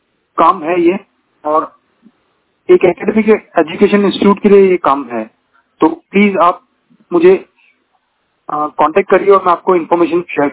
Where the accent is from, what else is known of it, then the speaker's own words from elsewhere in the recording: Udaipur, Rajasthan, India; मैं उदयपुर राजस्थान से बिलोंग करता हूँ और मैं खुद एक लो विजन कैंडिडेट हूँ।